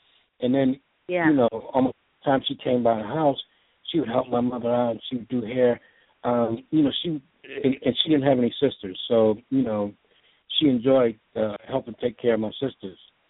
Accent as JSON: {"language": "English", "town": "Harlem", "region": "New York", "country": "United States", "tie": "born or raised there", "said": "because in Harlem, where the area I grew up in, between 118th Street, 116th Street, about 114th and 125th Street, had a lot of West Indians."}